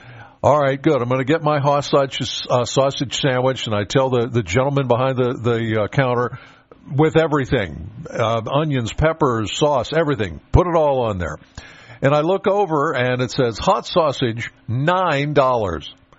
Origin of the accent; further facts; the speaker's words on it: Penns Valley, Pennsylvania, United States; Now, I'm from Penns Valley, so this isn't far from home.